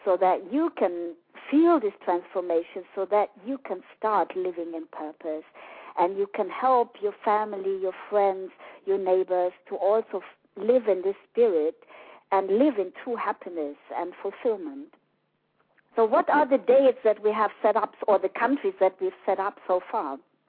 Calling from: Germany; sometimes it's more difficult to call in from the States than it is to call from abroad, like I am calling from Germany.

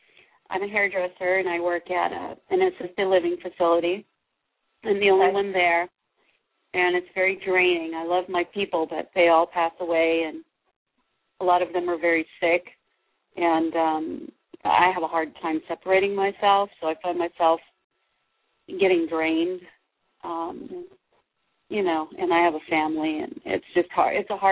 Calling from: California, United States; I'm calling from California.

